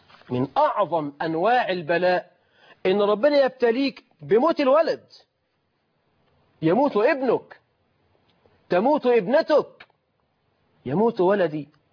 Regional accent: Egypt; فإحنا عندنا في مصر

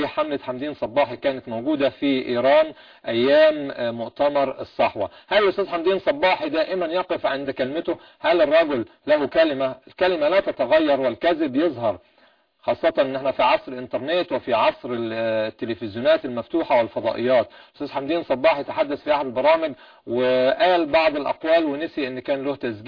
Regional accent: Egypt; احنا مصريين

